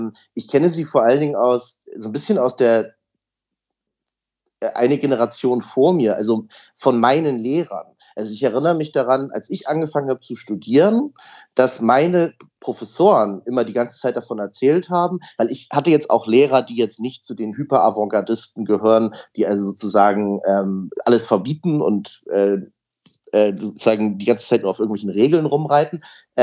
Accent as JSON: {"language": "German", "region": "Hamburg", "country": "Germany", "said": "ich bin ja aus Hamburg"}